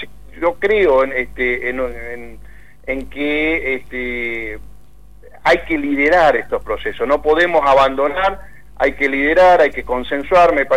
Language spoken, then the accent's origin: Spanish; Córdoba, Argentina; incluso yo como cordobés sé de los esfuerzos que se están haciendo en lo que significa la región centro